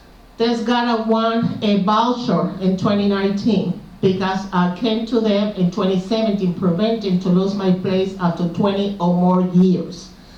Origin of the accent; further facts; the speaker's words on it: Cuba; English is a second language; now in United States; English is my second language. Bear with me. I was brought to this country by the U.S. government from Cuba, 1969.